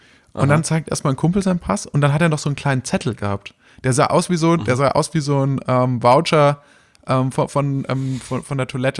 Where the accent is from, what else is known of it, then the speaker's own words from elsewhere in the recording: Germany; als Deutscher in Israel wird man eigentlich da relativ warmherzig begrüßt